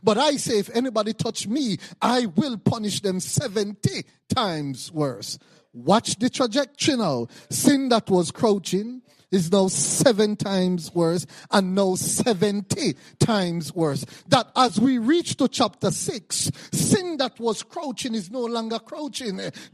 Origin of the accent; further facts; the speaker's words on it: Belize; I remembered growing up in Belize, 13 strong. No father in the house. It was mommy alone.